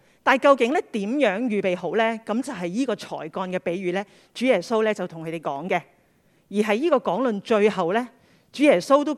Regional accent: Hong Kong; 但是以我们香港人的性格

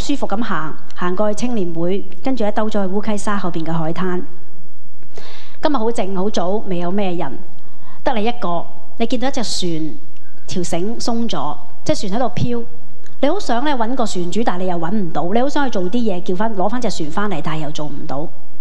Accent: Hong Kong; 这四个月作为香港人真的很难过

